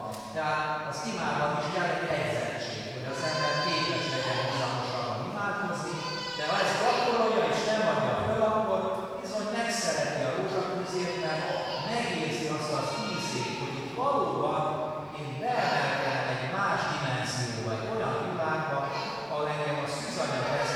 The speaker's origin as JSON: {"language": "Hungarian", "town": "Novi Sad", "region": "Vojvodina", "country": "Serbia", "tie": "born there", "said": "az én szülővárosom Újvidék mellett"}